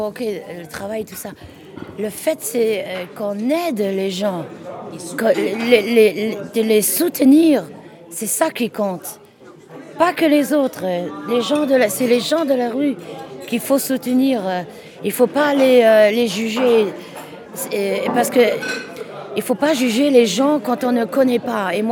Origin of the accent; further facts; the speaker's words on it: Luxembourg; du Luxembourg, parce que moi, je suis luxembourgeoise.